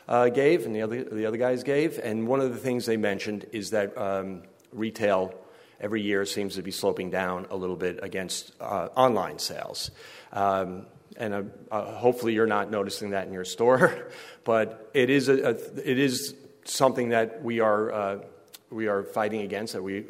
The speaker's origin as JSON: {"language": "English", "town": "New York City", "region": "New York", "country": "United States", "said": "I'm an Italian from New York City."}